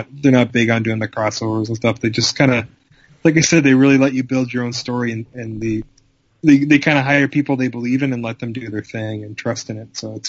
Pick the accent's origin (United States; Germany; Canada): Canada; I guess my passions really, honestly, are hockey, because I'm Canadian, so of course I have to love hockey.